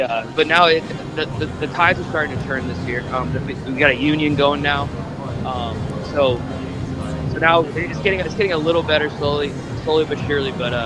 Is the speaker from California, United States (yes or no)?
no; Phoenix, Arizona, United States; then when the D-backs called me this last offseason in December, I said, yeah, let's do it. It's my hometown.